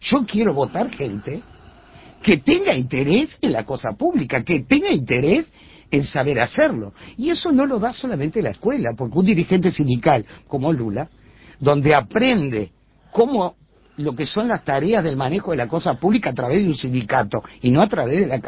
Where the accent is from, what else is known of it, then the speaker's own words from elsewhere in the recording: Uruguay; me duele como ciudadano uruguaya